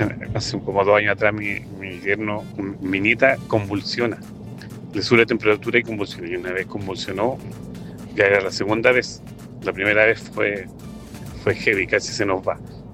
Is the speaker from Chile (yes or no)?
yes; Lautaro, Araucanía, Chile; Es complicado, porque yo soy de Lautaro y cruzamos el puente